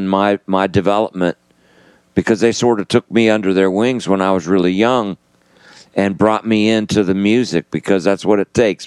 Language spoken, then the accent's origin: English; Columbus, Ohio, United States; born there; Yeah, I was actually born here.